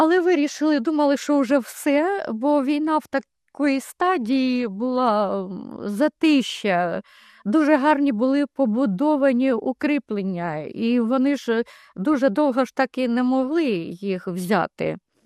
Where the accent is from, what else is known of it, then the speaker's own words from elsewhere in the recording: Toretsk, Donetsk Oblast, Ukraine; born there; Я народилася в місті Торецьке, яке, на жаль, вже не існує.